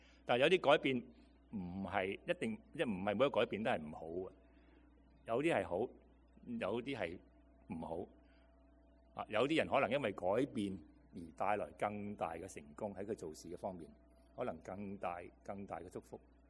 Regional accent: Guangdong, China; 我是广东人，如果神说你吃这些东西，那我一定说很开心，何时开始？

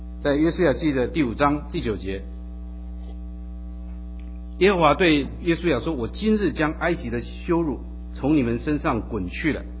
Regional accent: China; moved away as an adult; now in United States; 我们中国人在新年都会讲吉祥话，互相的祝福啊，互相的恭贺。我来美国这几年，哎，发现这好像还不只是咱们中国人有这个。

